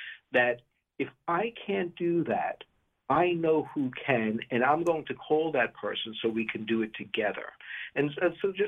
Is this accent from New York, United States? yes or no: yes; Brooklyn, New York, United States; Well, I know that my accent might give me away, but I grew up in Brooklyn